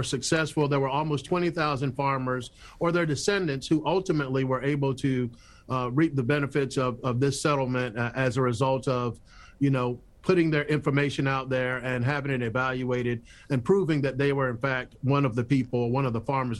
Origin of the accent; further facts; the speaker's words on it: Florida, United States; also born or lived in Panama; growing up in Florida and coming to this country from Panama, I knew nothing about the plight of these Black farmers.